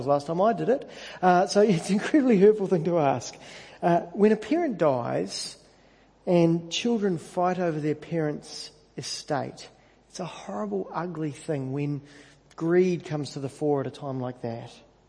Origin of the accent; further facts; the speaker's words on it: Canterbury, New Zealand; I know all about that because I grew up in North Canterbury.